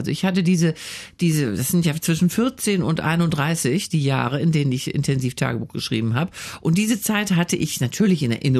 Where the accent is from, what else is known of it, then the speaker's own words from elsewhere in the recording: Wuppertal, North Rhine-Westphalia, Germany; Aber in Wuppertal ist meine Heimat. Also wenn ich nach Wuppertal komme